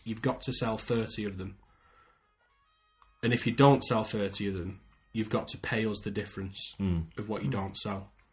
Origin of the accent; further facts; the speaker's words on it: Manchester, North West England, United Kingdom; I said, how am I supposed to sell 50 tickets? We're from Manchester. How am I supposed to sell 50 tickets in London?